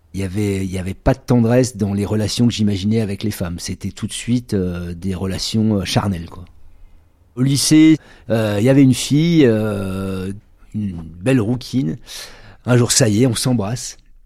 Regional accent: Bordeaux, Nouvelle-Aquitaine, France; je suis originaire de Bordeaux

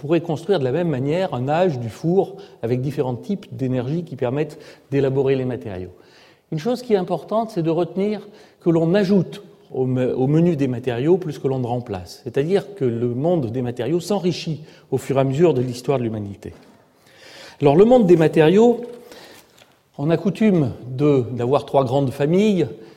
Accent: Clermont-Ferrand, Auvergne-Rhône-Alpes, France; born there; la cathédrale de ma ville natale, Clermont-Ferrand

